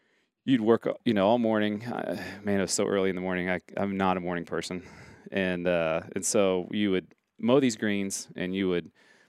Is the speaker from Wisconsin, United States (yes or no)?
no; Cincinnati, Ohio, United States; well, I'm from Cincinnati, whatever.